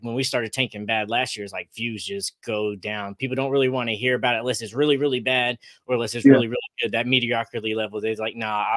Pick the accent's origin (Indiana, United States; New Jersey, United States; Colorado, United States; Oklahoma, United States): Oklahoma, United States; I'm not in Tennessee. I'm from Oklahoma. So I'm a Titans fan here in Oklahoma.